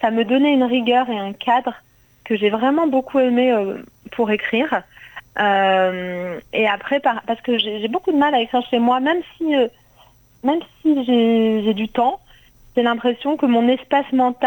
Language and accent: French; Grenoble, Auvergne-Rhône-Alpes, France; now in Paris, France; je suis montée à Paris, parce que je viens de Grenoble.